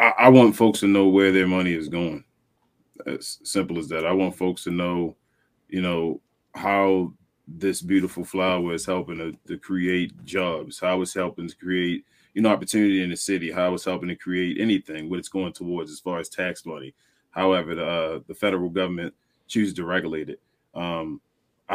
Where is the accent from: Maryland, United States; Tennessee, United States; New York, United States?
Maryland, United States; Baltimore; Like, I'm born and raised in Baltimore City. So, bro, I'd love for it to be a better place.